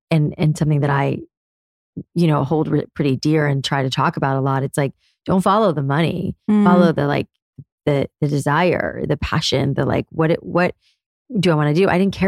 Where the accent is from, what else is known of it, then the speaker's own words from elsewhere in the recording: Florida, United States; moved away as an adult; also born or lived in New York City; I was a curly hair girl growing up in South Florida and really kind of lost after high school and didn't know what I wanted to do with my life, and moved to New York City and basically lived in New York all of my 20s.